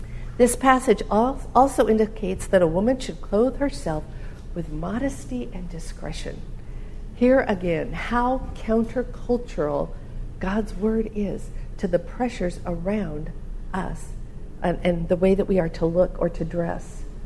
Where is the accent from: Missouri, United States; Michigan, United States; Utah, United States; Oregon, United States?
Oregon, United States; also born or lived in California / Minnesota; I grew up in Oregon, and we had lived in several different places. We lived in California and Minnesota, and then we moved back to Oregon, and I was so happy.